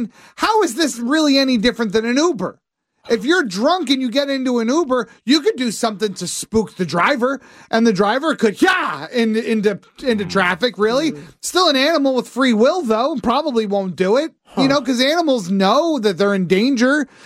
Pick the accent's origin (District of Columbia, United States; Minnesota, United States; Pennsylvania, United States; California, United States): Pennsylvania, United States; I grew up near Amish people. I even have a former Amish person in my family.